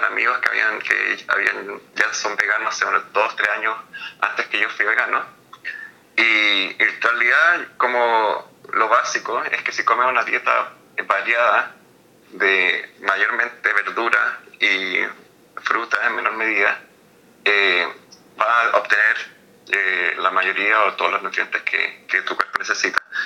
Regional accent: Chile; yo siempre jugué fútbol como buen chileno, estando acá

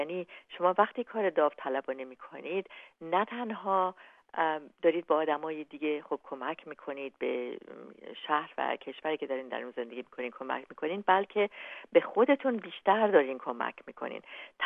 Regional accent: Mashhad, Razavi Khorasan, Iran; born there; moved away as an adult; also born or lived in United States; در ایران در شهر مشهد متولد شدم و پس از گرفتن دیپلمم رفت به از دانشگاه خوارزمی، دانشگاه تهران، در شهر تهران بود، به آمریکا رفتم

